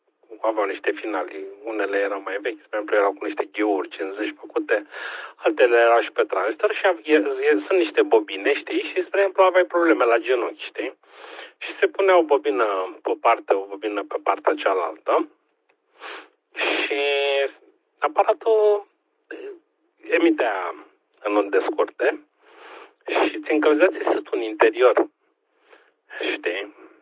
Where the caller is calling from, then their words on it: Bucharest, Romania; sunt pe repetorul din București, dar antena e deasupra capului meu la vreo 10 metri